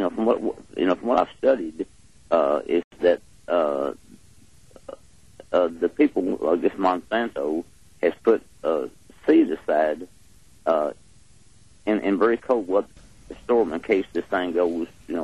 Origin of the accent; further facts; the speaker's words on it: Galveston, Texas, United States; I'm from Galveston.